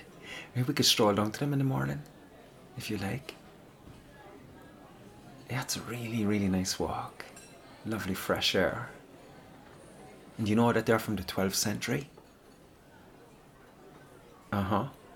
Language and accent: English; Ireland; Hey, I'm Irish. It's part of the deal. We come with that.